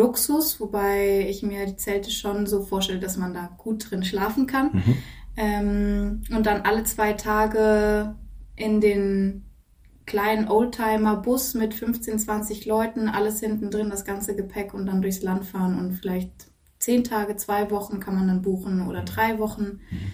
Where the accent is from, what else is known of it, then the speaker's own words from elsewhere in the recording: Cologne, North Rhine-Westphalia, Germany; Ich sehe mich selber als Kölnerin